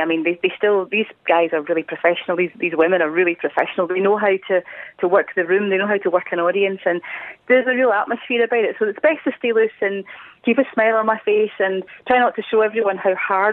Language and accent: English; Glasgow, Scotland, United Kingdom; Yeah, but I'm from Glasgow, so